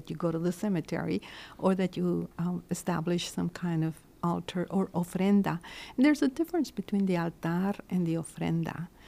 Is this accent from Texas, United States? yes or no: yes; Laredo, Texas, United States; now in San Antonio, United States; When I was growing up in Laredo, we didn't have them at the home even.